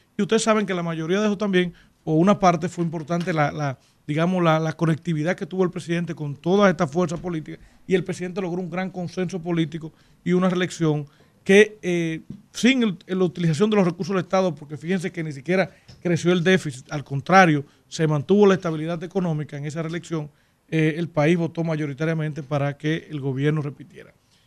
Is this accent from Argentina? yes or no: no; Sabana de la Mar, Hato Mayor, Dominican Republic; aquí hay una compañera que viene de mi pueblo, que en mi pueblo llovía todos los días. Yo no recuerdo, cuando yo era niño, un día que no lloviera en Sabana de la Mar.